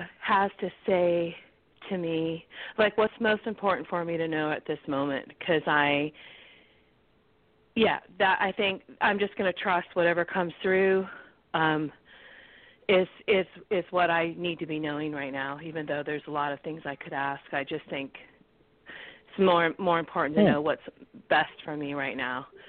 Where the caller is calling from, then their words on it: California, United States; I'm calling from California.